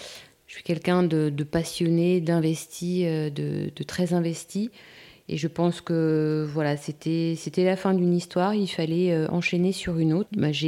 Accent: Saint-Quentin, Hauts-de-France, France; Je viens d'une ville de Picardie qui s'appelle Saint-Quentin, où j'ai grandi, je suis allée au collège, au lycée.

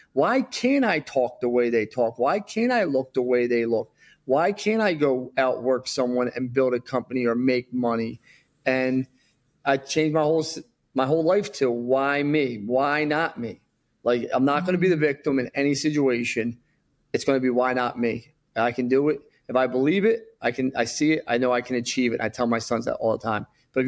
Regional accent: Philadelphia, Pennsylvania, United States; I was a loser from Northeast Philly. A lot of trouble as a kid, locked up, fights, just not the best role model.

